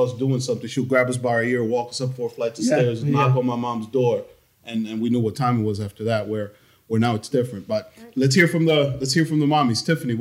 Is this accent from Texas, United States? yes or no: no; New York, United States; And even though you were raised in DR and I was raised in New York, it was very similar